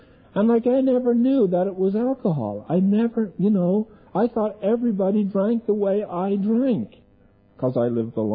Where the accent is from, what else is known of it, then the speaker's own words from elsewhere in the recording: Dublin, Leinster, Ireland; But I grew up in Dublin, Ireland, you know